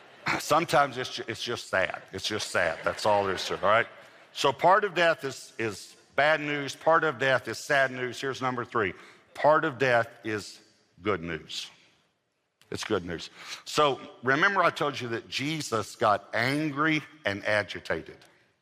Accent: Texas, United States; we're all from East Texas

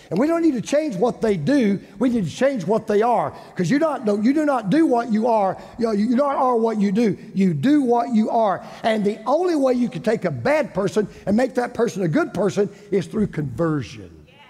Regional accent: United States; And I'm thankful I'm an American. And I'm thankful that I was born in this country. I'm thankful I live here.

